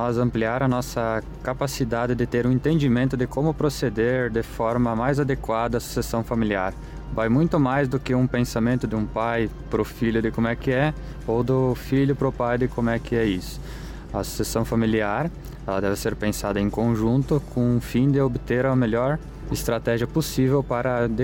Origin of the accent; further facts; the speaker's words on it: Iraceminha, Santa Catarina, Brazil; sou de Iraceminha